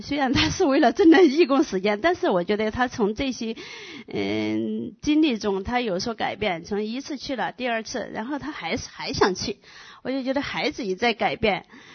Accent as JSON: {"language": "Chinese", "country": "China", "said": "因为说实在的，我们中国人真的还是很自我，觉得自己很自以为是"}